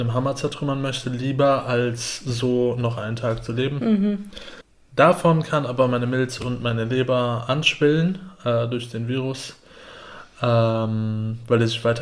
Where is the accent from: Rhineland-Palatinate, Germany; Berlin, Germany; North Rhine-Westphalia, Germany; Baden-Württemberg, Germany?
North Rhine-Westphalia, Germany; Aachen; accent: Aachen dialect; Nee, Öscher Jung.